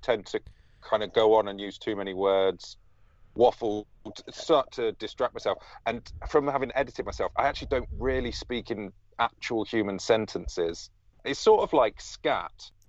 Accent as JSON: {"language": "English", "town": "Chipping Norton", "region": "South East England", "country": "United Kingdom", "tie": "born or raised there", "said": "So I grew up in Chipping Norton, which is in the Cotswolds."}